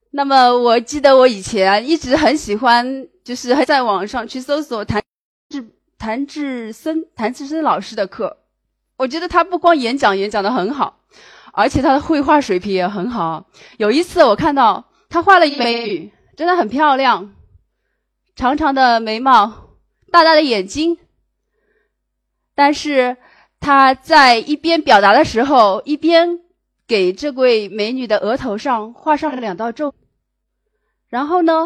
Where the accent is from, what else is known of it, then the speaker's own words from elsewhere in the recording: Jiangsu, China; 首先自我介绍一下，我是来自江苏的